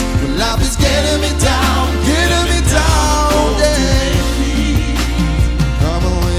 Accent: Birmingham, West Midlands, United Kingdom; I've come all the way to Birmingham. This is my hometown, do you know what I'm saying?

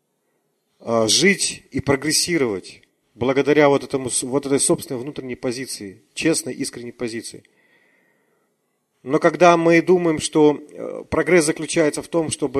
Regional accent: Siberia, Russia; Мы, сибиряки, видим реже.

